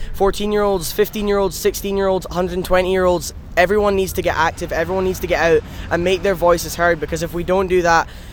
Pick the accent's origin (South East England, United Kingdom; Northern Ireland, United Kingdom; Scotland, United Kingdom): Scotland, United Kingdom; Glasgow; And when I realised there was going to be one in Glasgow, my hometown, I was very, very interested in helping out.